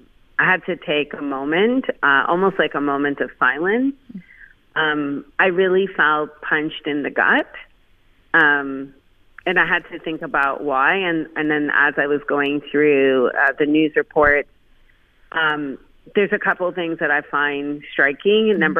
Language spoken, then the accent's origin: English; Canada; I'm a Canadian. I'm a 10th generation Canadian.